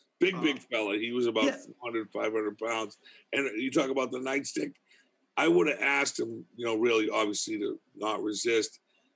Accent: Boston, Massachusetts, United States; accent: Boston; Excuse my Boston accent

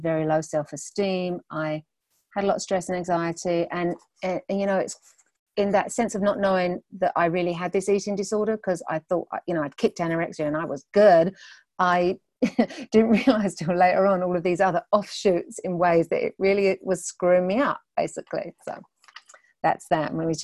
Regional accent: England, United Kingdom; now in Long Island, United States; Okay, so I am originally from England. You might be able to tell that. I live on Long Island in New York.

